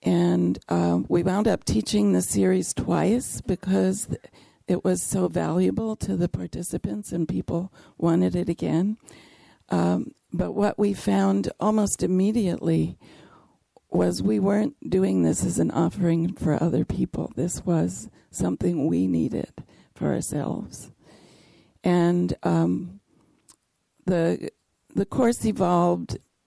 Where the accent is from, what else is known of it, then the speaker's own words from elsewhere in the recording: Sacramento, California, United States; from Sacramento, which is east of the East Bay, east of the Bay Area.